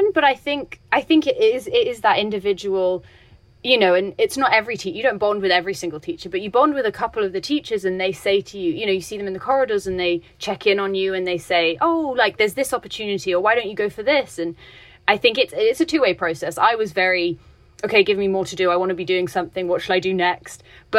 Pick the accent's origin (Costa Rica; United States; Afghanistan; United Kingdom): United Kingdom; England; I grew up in England and I'm just, you know, half English.